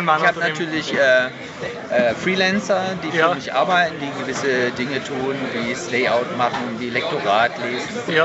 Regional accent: Baden-Württemberg, Germany; Aus der Gegend von Stuttgart.

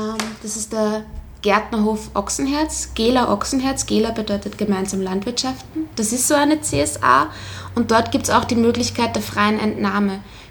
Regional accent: Vienna, Austria; Ich komme aus Wien

